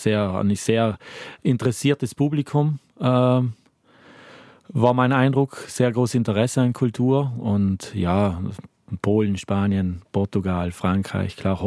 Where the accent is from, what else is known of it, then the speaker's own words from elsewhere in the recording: Klobenstein, Trentino-Alto Adige, Italy; Von Klobenstein am Ritten, gleich in der Nähe von Bozen, so Hochplateau, 20 Minuten mit dem Auto, wunderbare Aussicht zum Schlern und die ganze Bergwelt. Also ein schönes Platzl.